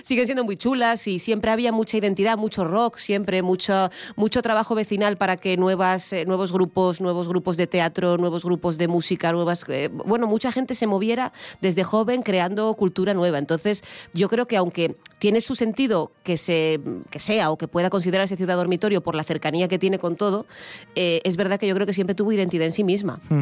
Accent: Avilés, Asturias, Spain; yo que Rubén y yo ya sabéis que somos de Avilés

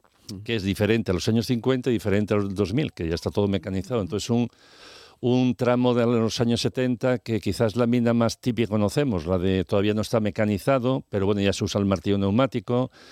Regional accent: Castile and León, Spain; Mi padre es minero, soy de La Ciana, es todo un valle minero, entonces el ambiente minero lo llevo bastante dentro de mí.

